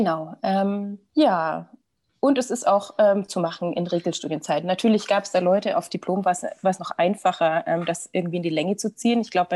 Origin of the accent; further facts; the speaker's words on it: Nuremberg, Bavaria, Germany; also ich komme aus Nürnberg